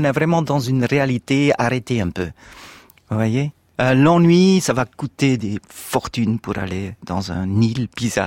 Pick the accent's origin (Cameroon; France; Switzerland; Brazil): Switzerland; Oui, parce que je viens de la Suisse.